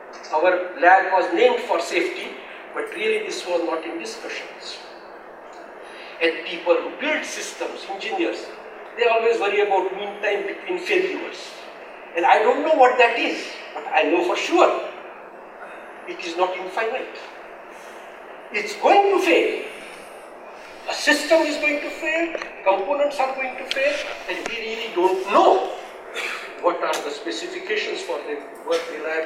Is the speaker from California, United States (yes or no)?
yes; California, United States; That state of California, my home state